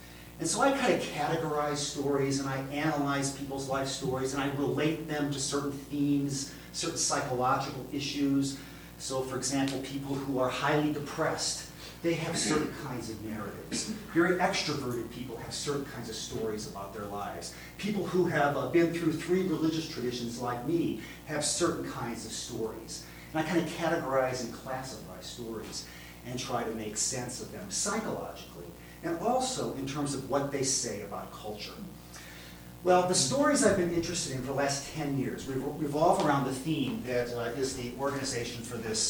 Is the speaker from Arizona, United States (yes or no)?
no; Indiana, United States; And then when I went to college, growing up in Indiana, I ended up going to Valparaiso University because I could get a state scholarship to go there.